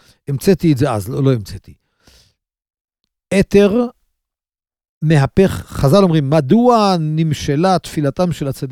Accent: Kiryat Ata, Haifa District, Israel; כשהייתי ילד גרתי בכפר עטה. וכפר עטה של פעם זה היה עדיין חקלאי, היו הרבה משקים

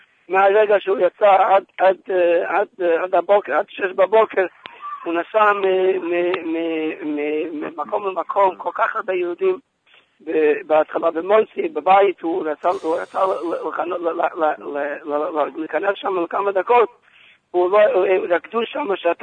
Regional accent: United States; Hebrew is a second language; זה לא שפת האם, וגם בקושי שפת הבני דודים מצוות. אני לא, אני אמריקאי

